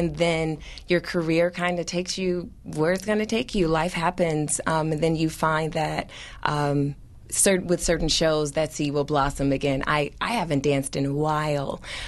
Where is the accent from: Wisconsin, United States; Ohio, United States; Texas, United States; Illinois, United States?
Wisconsin, United States; Milwaukee; Fortunately for me, growing up in Milwaukee and going to Whitefish Bay, the Whitefish Bay School District, they had great resources